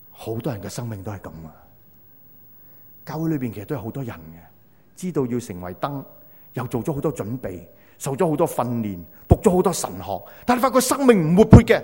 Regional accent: Cheung Chau, Islands, Hong Kong; 我小时候是点油灯的，因为我在长洲长大，电费很贵，不同香港的电，香港电很便宜，长洲的电贵几倍，所以我是点油灯的。

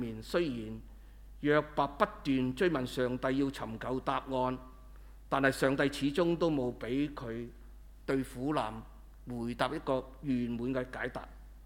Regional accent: China; 你知不知道我們中國人說天將降大任於斯人也

